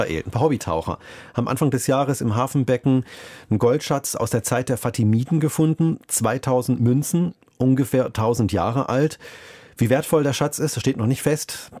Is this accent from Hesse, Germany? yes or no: no; North Rhine-Westphalia, Germany; Ich habe dann auch mal geschaut, was in meiner Heimat, dem Ennepe-Ruhr-Kreis, noch so schlummert in der Erde.